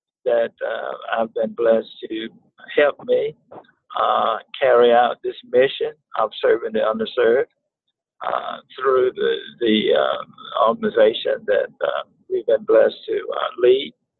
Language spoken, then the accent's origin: English; Bayboro, North Carolina, United States; Well, I grew up in rural North Carolina, a little place called Bayboro, North Carolina. Proud to be a product of rural America, and grew up in time of segregation.